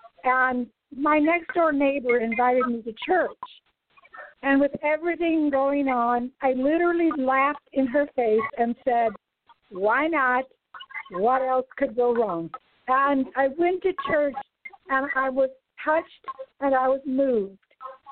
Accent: Ohio, United States; moved away; I'm originally from Ohio, but God led me to Texas, and I became a single mother with four children

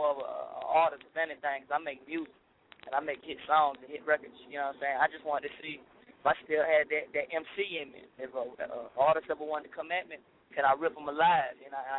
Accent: Charlotte, North Carolina, United States; Well, you already know. We got to rip the city. It's my hometown. Crown Town King. Got to get it.

